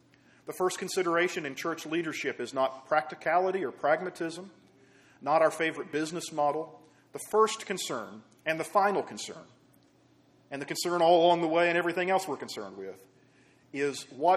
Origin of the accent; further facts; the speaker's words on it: Seminole, Oklahoma, United States; I go back to growing up in Seminole, Oklahoma.